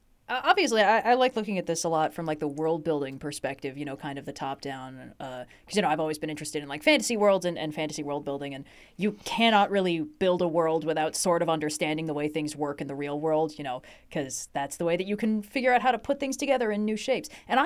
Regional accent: United States; We understand what it feels like to be like, yeah, I'm American, but mostly I'm from my city, you know?

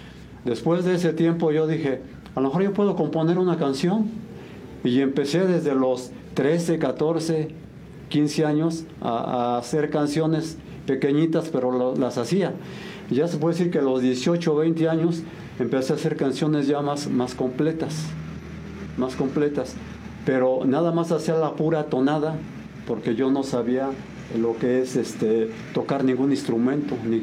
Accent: San Juan del Río, Querétaro, Mexico; Bueno, yo nací aquí en San Juan del Río, Querétaro. El 13 de agosto de 1954 soy 100% sanjuanense, 100% queretano.

